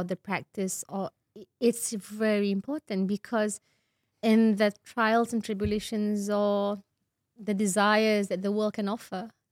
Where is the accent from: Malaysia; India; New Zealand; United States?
Malaysia; because I'm Malaysian. So I'm bound by the quota in Malaysia.